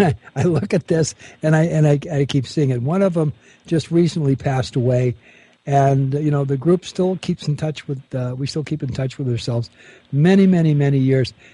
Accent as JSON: {"language": "English", "town": "Bell", "region": "California", "country": "United States", "tie": "born or raised there", "said": "Bell, Southgate, Huntington Park, that's the area that I grew up in."}